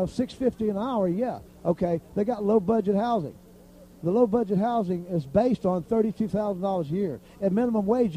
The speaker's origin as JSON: {"language": "English", "town": "Biloxi", "region": "Mississippi", "country": "United States", "said": "being that I was from Biloxi, I wrote it about Biloxi."}